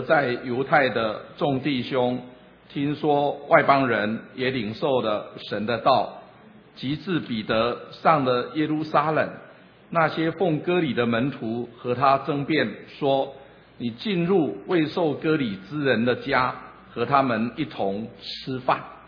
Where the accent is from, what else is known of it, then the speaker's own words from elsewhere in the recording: China; 我们中国人呢很好客